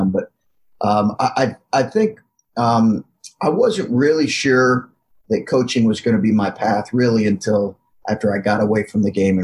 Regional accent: Lexington, Kentucky, United States; I grew up in Lexington, Kentucky, basketball crazy area, basketball crazy state.

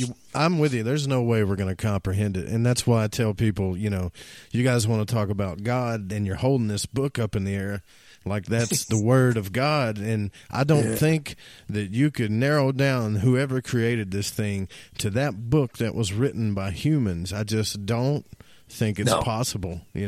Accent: Little Rock, Arkansas, United States; born there; I was born in Little Rock, Arkansas.

